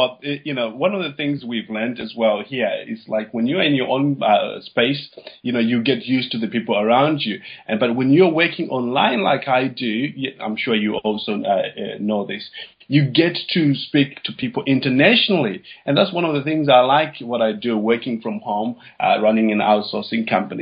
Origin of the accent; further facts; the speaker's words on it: Zimbabwe; moved away as an adult; now in United Kingdom; My dad and my mom were very entrepreneurial, and I'm originally from Zimbabwe. And when I came over to the UK, I went to university